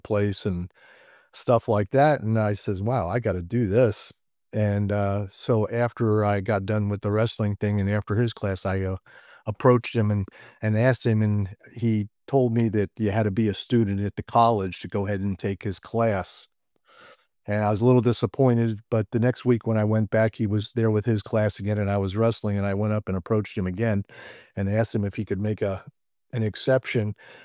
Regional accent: Hialeah, Florida, United States; growing up in Hialeah, there was a lot of judo clubs and stuff, but there wasn't a lot of karate things going on.

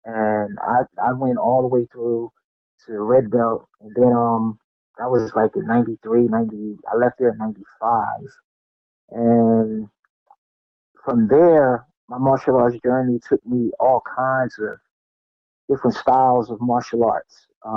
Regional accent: Trenton, New Jersey, United States; I'm from Trenton, New Jersey. We got 7.5 miles away from everywhere.

